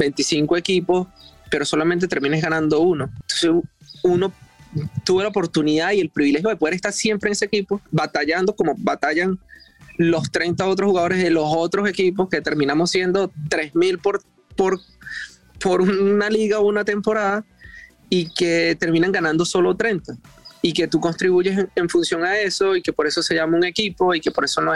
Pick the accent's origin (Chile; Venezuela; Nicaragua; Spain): Venezuela